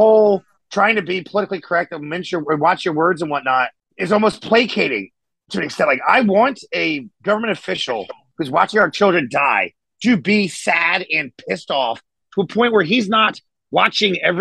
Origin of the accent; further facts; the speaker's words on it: Maryland, United States; I grew up 20 minutes in Baltimore.